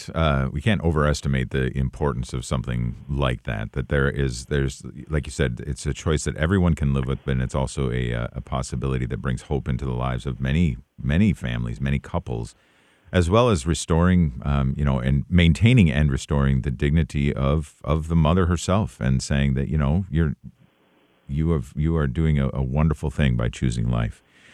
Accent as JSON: {"language": "English", "region": "Wisconsin", "country": "United States", "lives_now": "Minnesota, United States", "said": "I know I'm my home state is actually Wisconsin, and I know we have them there."}